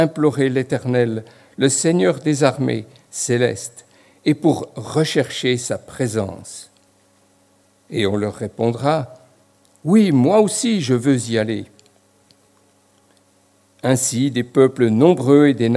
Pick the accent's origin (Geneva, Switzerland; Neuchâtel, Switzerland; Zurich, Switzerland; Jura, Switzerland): Jura, Switzerland; accent: Franc-Comtois; moved away as an adult; Voilà, peut-être que certains reconnaissent un peu mon accent franc-comtois. Je suis en fait suisse d'origine. Jurassien du canton du Jura. Et puis, après 21 années passées dans mon pays de Suisse, je suis parti à Nogent-sur-Marne